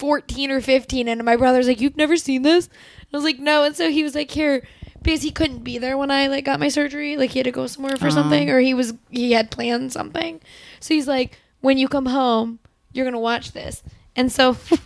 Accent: Valencia, California, United States; Cuz I'm from Valencia and that's Valencia's in Valencia. The Santa Clarita Valley.

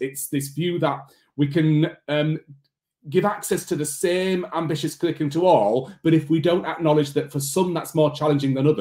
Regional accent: Bradford, Yorkshire and the Humber, United Kingdom; I was the same. I'm from Bradford. I was ashamed of that for a long time

